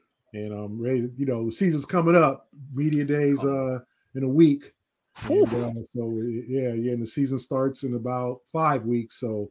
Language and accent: English; Los Angeles, California, United States; Yeah, I'm born and raised in Los Angeles. I grew up a Lakers fan. Yeah, I grew up like 5 minutes from the Forum.